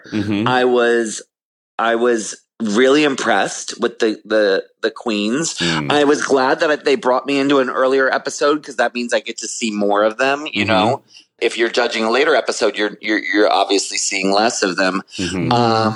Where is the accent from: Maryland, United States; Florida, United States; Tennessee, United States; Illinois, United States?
Maryland, United States; well, you know, I grew up in Maryland and this and that.